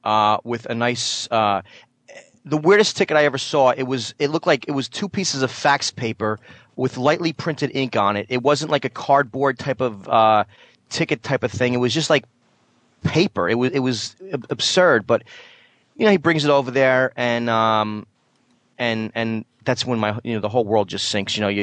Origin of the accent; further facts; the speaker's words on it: New Jersey, United States; Now remember, I'm from Jersey, he's in New York